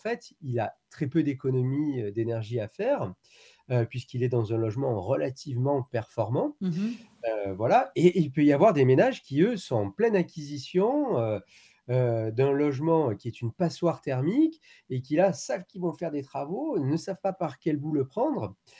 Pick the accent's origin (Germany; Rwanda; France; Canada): France; en tant que Français, on a des efforts à faire